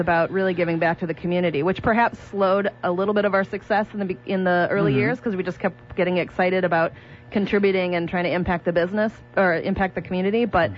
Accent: Iowa City, Iowa, United States; I grew up originally in Iowa City, which is very similar in size and demographic makeup to the to Fox Cities, to Appleton. I came to Wisconsin originally for college at Beloit, Wisconsin.

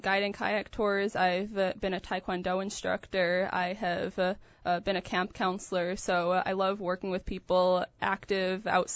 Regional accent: Milwaukee, Wisconsin, United States; I grew up in Milwaukee, and I've been going to Door County every summer of my life

